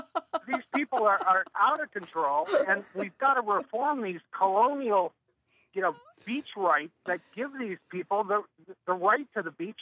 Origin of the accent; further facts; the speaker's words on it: Massachusetts, United States; Well, I'm from the Cape.